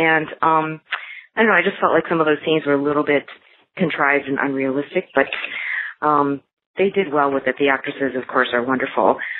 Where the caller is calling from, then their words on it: California, United States; I'm calling from California.